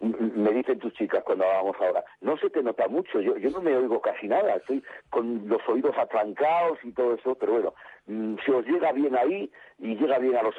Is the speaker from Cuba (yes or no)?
no; Galicia, Spain; empecé a hacer cosas en mi tierra, en Galicia, pero muy prontito, yo siendo súper joven todavía, con 18 años